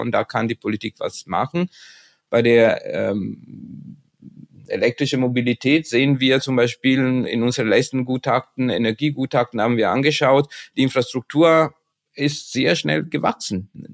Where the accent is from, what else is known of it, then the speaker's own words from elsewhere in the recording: Italy; German is a second language; Und als Italiener kann ich nur mich freuen